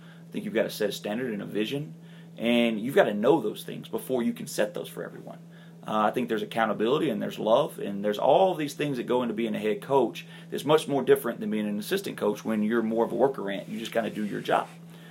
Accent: Albertville, Alabama, United States; I grew up in Albertville, Alabama, which I'm very proud of, 20,000 people and passionate, rabid fan base for their high school athletics.

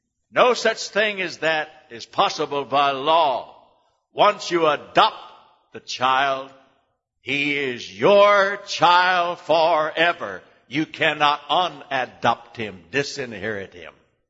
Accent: United States; born there; How is it I was born here in America? I had nothing to do with that at all.

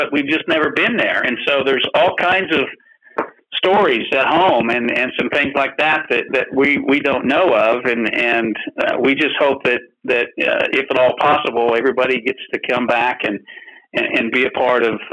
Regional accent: Hutchinson, Kansas, United States; moved away; I came from Hutchinson, Kansas in 1978. Now, I'm a Texan.

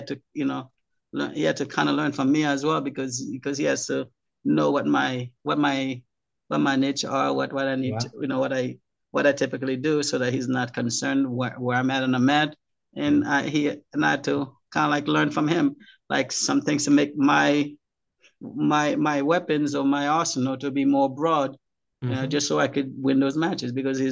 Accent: Haiti; I'm originally from Haiti.

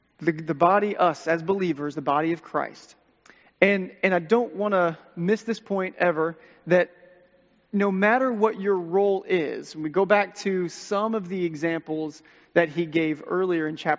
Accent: Texas, United States; born there; I mean, I was born in Texas.

